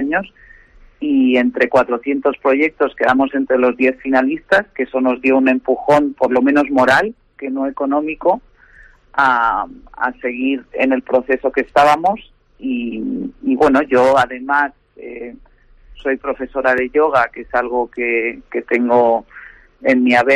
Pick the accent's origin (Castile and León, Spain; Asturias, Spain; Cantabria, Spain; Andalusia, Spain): Castile and León, Spain; Pelayos del Arroyo; yo no soy segoviana, soy mitad madrileña, mitad americana por padres, pero me he criado desde que tengo uso de razón en los campos de Pelayos del Arroyo, ahí muy cerca de Sotosalvos, sí.